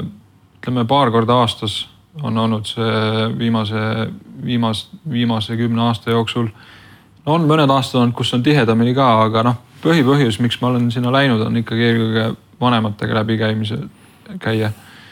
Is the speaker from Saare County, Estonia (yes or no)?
yes; Saare County, Estonia; Ma ei ole tartlane oma sellises mõttemaailmas. Ma olen ikka saarlane.